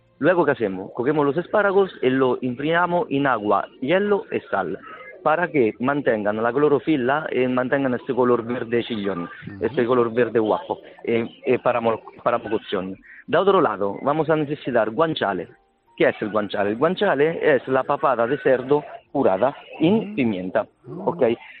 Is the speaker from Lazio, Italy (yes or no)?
yes; Rome, Lazio, Italy; Spanish is a second language; Yo además soy de Roma, soy romano, entonces es un plato típico de Roma.